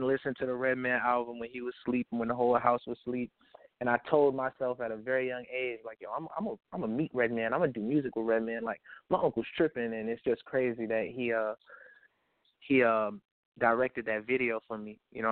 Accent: Houston, Texas, United States; I'm about to go to Houston. You know, that's my home base. That's my hometown.

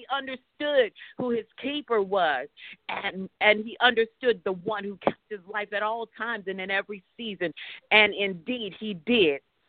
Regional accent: England, United Kingdom; accent: English; I am not going to be able to say this correctly with my English accent

